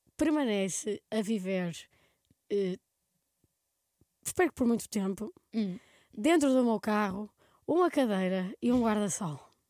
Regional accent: Santarém, Portugal; Eu sou de Santarém.

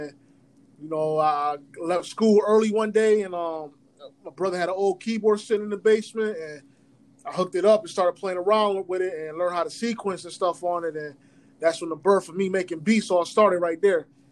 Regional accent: Rochester, New York, United States; yo, I'm from Rochester, New York.

